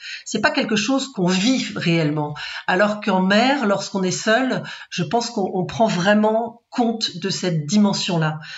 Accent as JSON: {"language": "French", "region": "Brittany", "country": "France", "said": "relier un pays où j'avais vécu pendant 10 ans et j'avais laissé un petit bout de mon cœur là-bas quand même, et puis arriver chez moi en Bretagne."}